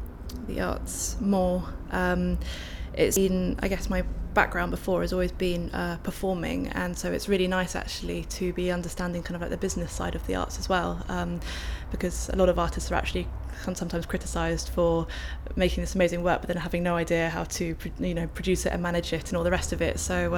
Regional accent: London, United Kingdom; now in Bournemouth, United Kingdom; I'm from London originally, actually, and I've been living in Bournemouth for about a year. So yeah, I mean, London's still really home for me

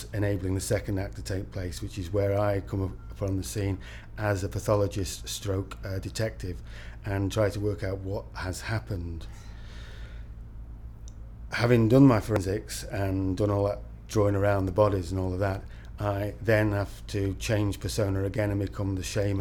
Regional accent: Manchester, North West England, United Kingdom; Yes, I was born and raised in Manchester, in Chorlton-cum-Hardy.

